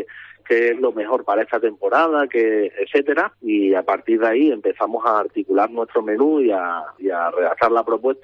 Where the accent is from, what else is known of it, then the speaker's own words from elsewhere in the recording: Malpartida, Extremadura, Spain; Yo soy de Malpartida, ¿sí? Y en Malpartida las charcas